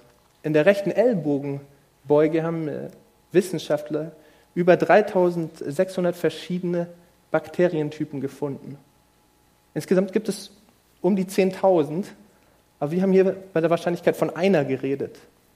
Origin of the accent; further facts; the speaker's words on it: Brazil; German is a second language; ihr wisst, ich komme aus Brasilien, wir haben den größten Regenwald der Welt.